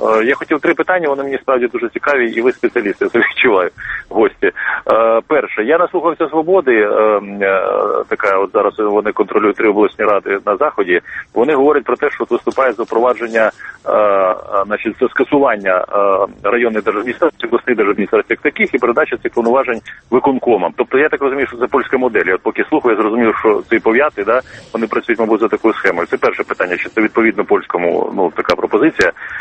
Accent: Chernihiv Oblast, Ukraine; оскільки я походжу з Чернігівщини

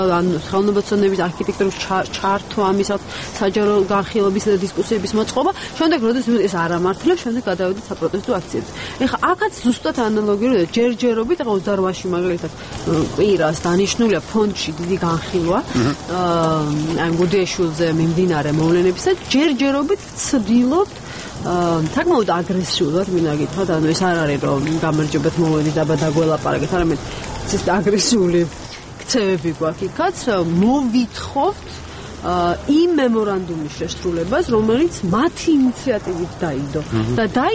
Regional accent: Tbilisi, Georgia; ეს არის სივრცე სადაც მე ვგრძნობ თბილისს

